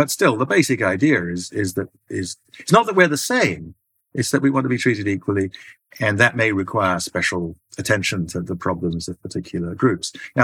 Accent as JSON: {"language": "English", "country": "Ghana", "tie": "born or raised there", "said": "I mean, I'm older than Ghana, the country I grew up in. So you couldn't be Ghanaian when I was born."}